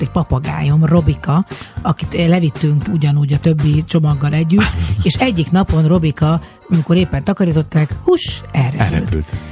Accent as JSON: {"language": "Hungarian", "town": "Balatonszepezd", "region": "Veszprém County", "country": "Hungary", "tie": "born or raised there", "said": "Én meg a csodálatos Révfülöp és Zánka között elterülő Balaton Szepezd, Szepike, nekem ott volt a gyerekkorom, de mi nyertünk, mert mi nem 82-ben költöztünk le, hanem az én nagymamám már oda szült."}